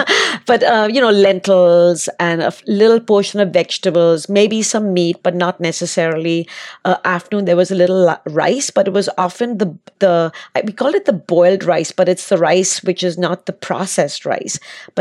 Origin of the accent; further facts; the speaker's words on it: Mumbai, Maharashtra, India; I was raised in Bombay, now called Mumbai, India.